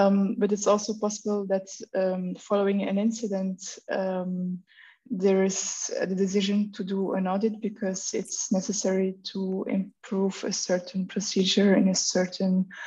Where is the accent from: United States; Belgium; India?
Belgium; I'm from Belgium.